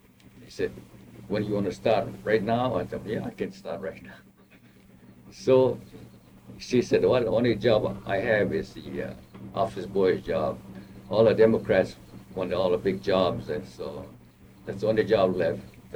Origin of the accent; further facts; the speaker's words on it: Kauai, Hawaii, United States; I was born in Kauai, Hawaii.